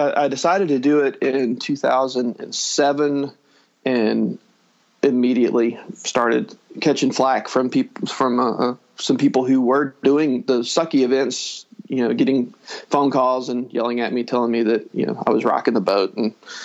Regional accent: New Orleans, Louisiana, United States; somebody found out I was from the New Orleans area

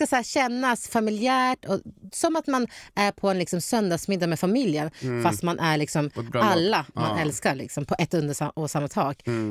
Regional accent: Sweden; jag kommer från en kultur som har liksom hela... både asiatiskt och Mellanöstern, och så är jag uppvuxen här i Sverige, så jag har det skandinaviska köket också.

